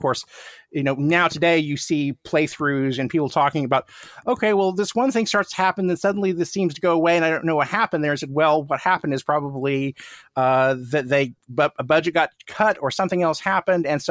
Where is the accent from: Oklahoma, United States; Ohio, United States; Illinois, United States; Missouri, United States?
Oklahoma, United States; because I grew up in outside of Tulsa, Oklahoma, which is, you know, it's a middle-sized city in Oklahoma, but nothing like being in Los Angeles.